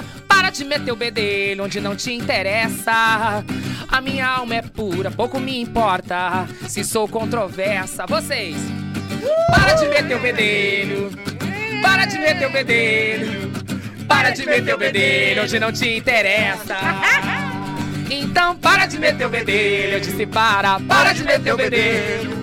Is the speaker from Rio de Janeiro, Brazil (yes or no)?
no; Rio Grande do Sul, Brazil; born there; Eu falo, é geograficamente impossível eu virar carioca. Eu nasci no Rio Grande do Sul.